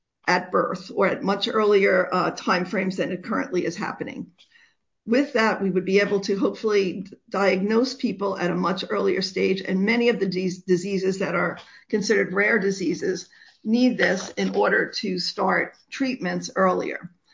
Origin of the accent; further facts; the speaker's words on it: Pennsylvania, United States; I was obviously with the Pennsylvania folks because I'm from Pennsylvania